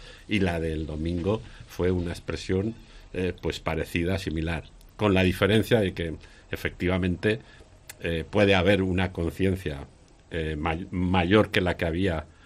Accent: Spain

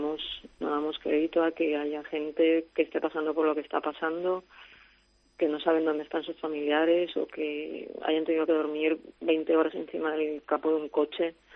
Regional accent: Torrent, Valencian Community, Spain; O sea, yo soy de Torrente, que es el, un poco la sí, zona sí.

